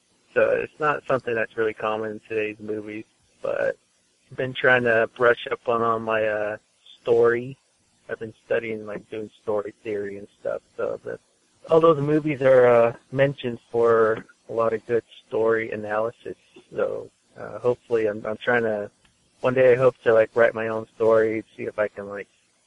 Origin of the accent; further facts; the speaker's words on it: New Mexico, United States; now in Dallas, United States; I'm not from Texas, man. Remember, I'm 505 as well, but live here in the 214-972, whatever all the area codes are here.